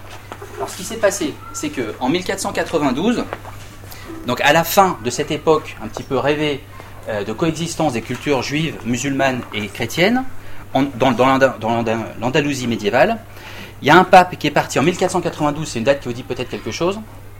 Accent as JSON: {"language": "French", "country": "France", "said": "c'est pas parce que je suis français que je dis ça"}